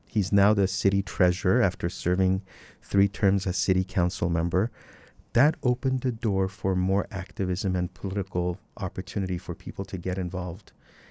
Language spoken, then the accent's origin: English; Iran; now in United States; I came from Iran. When I was an immigrant here, no one talked about their Iranian background or heritage